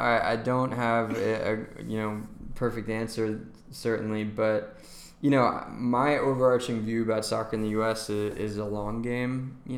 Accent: Washington, District of Columbia, United States; I'm going to have to go directly to my hometown.

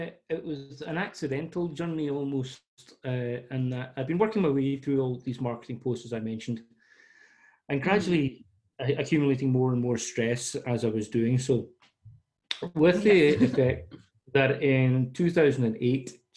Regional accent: Scotland, United Kingdom; accent: Scottish; As long as you can understand my Scottish accent, if I get too excited at any point, just tell me to slow down.

